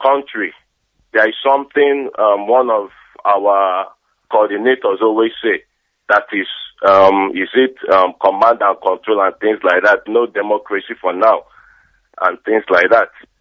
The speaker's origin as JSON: {"language": "English", "region": "Lagos", "country": "Nigeria", "tie": "born or raised there", "said": "I was born and bred in Lagos."}